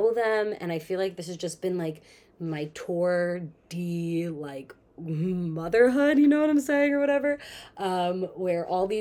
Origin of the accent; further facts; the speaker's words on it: New York, United States; It's because I grew up in New York.